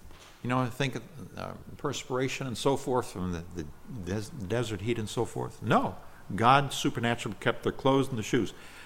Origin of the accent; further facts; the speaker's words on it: Nigeria; English is a second language; I grew up in Nigeria where, if they bite you, that's dreadful, extremely painful.